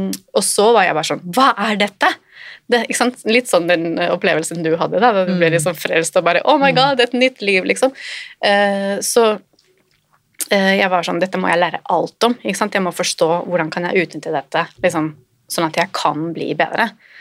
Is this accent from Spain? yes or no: yes; Spain; Jeg vokste opp i Spania, så det var noen spanske nettsider som jeg heldigvis kunne lese.